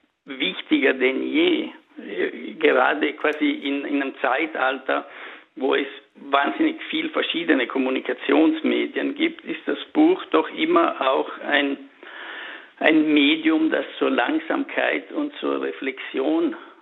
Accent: Stilfs, Trentino-Alto Adige, Italy; Das ist sozusagen unsere Prägung als Südtiroler Verleger. Wir beide stammen aus kleinen Bergdörfern. Ich aus Stilfs, aus der Gemeinde, die um das Odlergebiet herum angesiedelt ist.

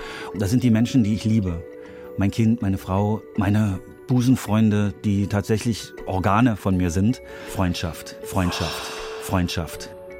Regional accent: East Germany, Germany; Denke ich an Deutschland, dann denke ich an meine Heimat. Sehe mich als Deutscher, sehe mich als Ostdeutsch sozialisierter. War 15, als die Mauer fiel.

